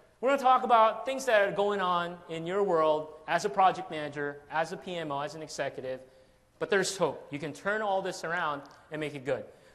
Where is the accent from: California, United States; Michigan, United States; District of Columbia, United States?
District of Columbia, United States; Washington; I'm from Washington, D.C., and really love the weather here today.